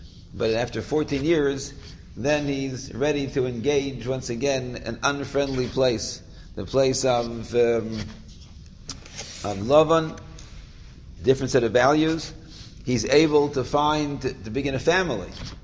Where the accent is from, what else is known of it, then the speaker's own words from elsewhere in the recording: Toronto, Ontario, Canada; so I grew up in I grew up in Toronto. Toronto was heavily a refugee community. It was a survivor community.